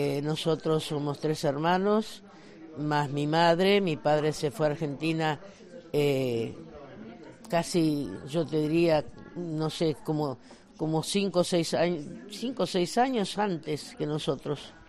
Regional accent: Galicia, Spain; moved away; Así que a pesar de que me fui hace muchos años, estoy feliz de volver aquí.

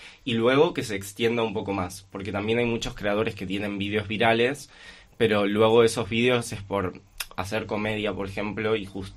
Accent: Buenos Aires, Argentina; now in León, Spain; Yo soy un leonés porteño, porque en Buenos Aires nos llamamos porteños. Considero que León es mi ciudad natal en España. Me mudé, empecé mi vida aquí, ya hace 4 años que estoy afincado en León

